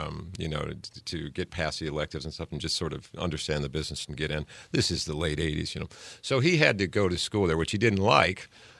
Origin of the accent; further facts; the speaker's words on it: Hammond, Indiana, United States; I was born and raised in Hammond, a third world country called Hammond, Indiana, as I like to say.